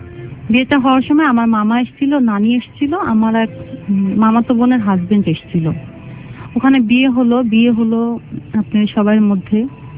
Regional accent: Jessore, Khulna Division, Bangladesh; আমি ছিলাম যশোরের মেয়ে

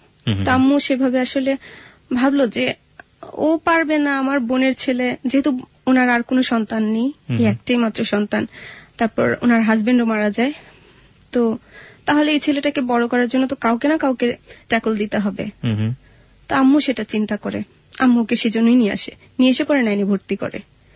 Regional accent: Dhaka, Dhaka Division, Bangladesh; আমি ঢাকাতেই বড় হয়েছি

